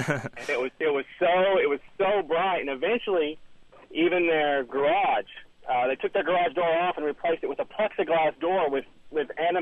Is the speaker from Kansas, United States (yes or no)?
no; Dallas, Texas, United States; because I'm originally from Dallas.